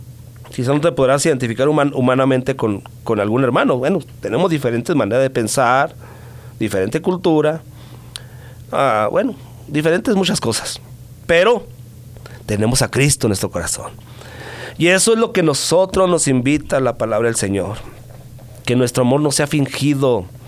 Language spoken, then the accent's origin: Spanish; Chihuahua, Mexico; como yo soy de Chihuahua